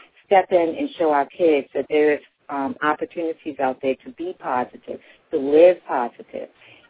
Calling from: Baltimore, Maryland, United States; I'm calling from Baltimore, Maryland.

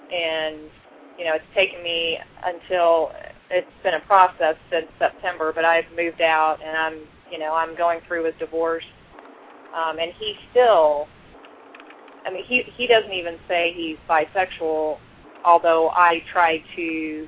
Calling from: Florida, United States; I'm calling from Florida.

